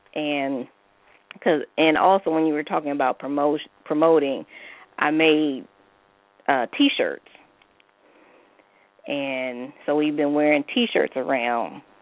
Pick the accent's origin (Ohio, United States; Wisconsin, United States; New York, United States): Ohio, United States; Mansfield; since I am from Mansfield, Ohio, I want to next, maybe around Thanksgiving, come home and see if I can do a book signing there.